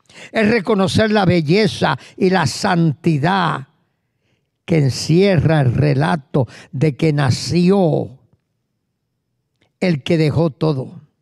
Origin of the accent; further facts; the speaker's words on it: Puerto Rico; Yo soy boricua. Yo vengo de una raza donde posiblemente 45 a 50% europeo y quizás más